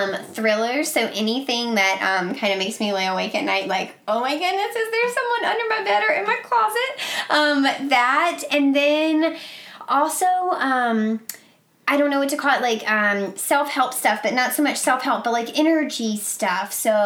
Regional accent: Mississippi, United States; also born or lived in Alabama; now in Boston, United States; I'm originally from Mississippi and Alabama, so I'm already kind of... different from living up here in Boston.

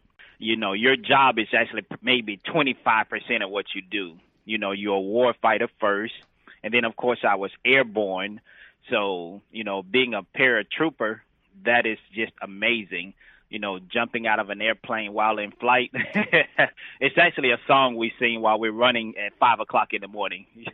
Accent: Georgia, United States; also born or lived in Central Florida; I grew up in a small town. It's actually in South Georgia, right near the Georgia-Florida border. But I do also claim Central Florida as my home since I lived there for many years.

